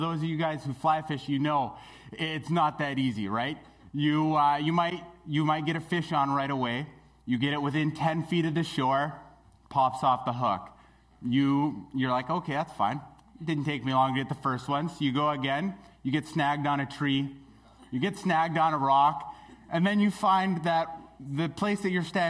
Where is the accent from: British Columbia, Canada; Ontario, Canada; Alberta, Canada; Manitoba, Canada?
British Columbia, Canada; Smithers; I'm from Smithers. My family moved there when I was about five or six, and I grew up there. I graduated high school there. I love this area of British Columbia, this Pacific Northwest.